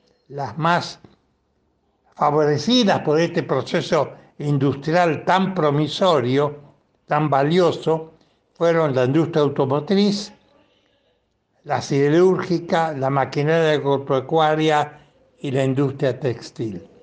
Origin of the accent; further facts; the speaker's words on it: Santa Fe, Argentina; born there; que abarca a las empresas industriales localizadas en mi provincia natal